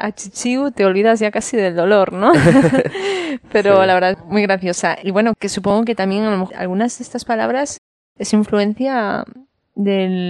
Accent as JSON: {"language": "Spanish", "region": "Galicia", "country": "Spain", "said": "lo que le llamamos en mi tierra, en Galicia, la zorza"}